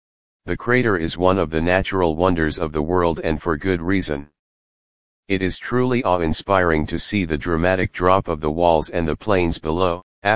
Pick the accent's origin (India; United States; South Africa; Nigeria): United States; San Francisco, California; felt more welcome and included than I have felt at times in state-of-the-art high-tech buildings in my hometown in San Francisco.